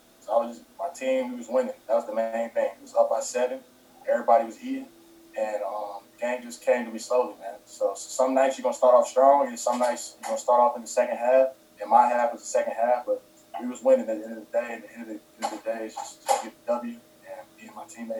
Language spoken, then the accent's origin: English; North Carolina, United States; As you know, I'm from North Carolina. I'm going home.